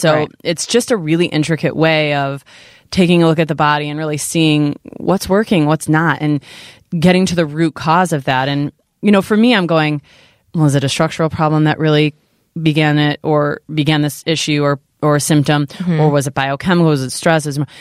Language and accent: English; Chicago, Illinois, United States; I'm from Chicago area in the northern suburbs